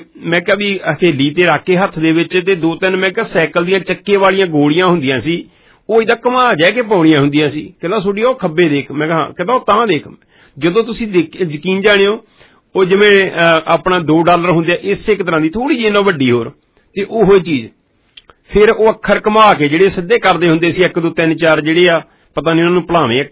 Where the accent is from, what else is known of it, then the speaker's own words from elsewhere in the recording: Punjab, India; now in Canada; ਜਦੋਂ ਪੰਜਾਬ ਤੋਂ ਆਇਆ ਸੀਗਾ ਤੇ 3390 ਬਿਲਡਿੰਗ ਵੈਸਟਰਨ ਫਿੰਚ ਤੇ ਰਹਿੰਦੇ ਹੁੰਦੇ ਸੀ ਉਸ ਏਰੀਏ ਚ